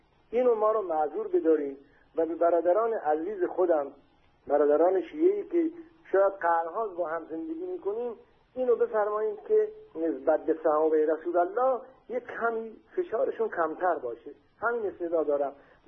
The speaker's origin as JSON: {"language": "Persian", "town": "Shiraz", "region": "Fars", "country": "Iran", "said": "از برادران اهل سنت شما هستم، از شیرازم."}